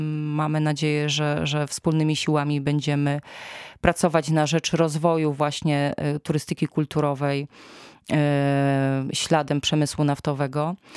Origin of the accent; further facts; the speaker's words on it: Kraków, Lesser Poland, Poland; now in Gorlice, Poland; Ja sama, rodowita krakowianka, jak przyjechałam do Gorlic akurat no, wiele lat wcześniej